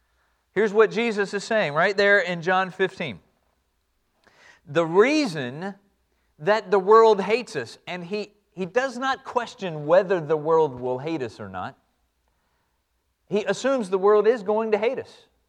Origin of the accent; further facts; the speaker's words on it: Chesapeake, Virginia, United States; in Chesapeake, Virginia, and I grew up in … in Chesapeake, Virginia, and I graduated from Western Branch High School